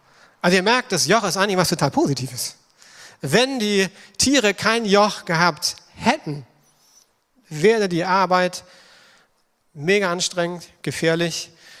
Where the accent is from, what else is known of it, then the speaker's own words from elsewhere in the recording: Schleswig-Holstein, Germany; Ich komme zwar aus Schleswig-Holstein. Ich kenne auch noch Kühe, so echte, ne? Und wir haben Milch vom Bauernhof geholt, selbst abgefüllt.